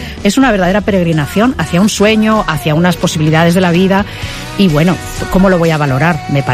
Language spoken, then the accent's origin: Spanish; Spain; como actriz española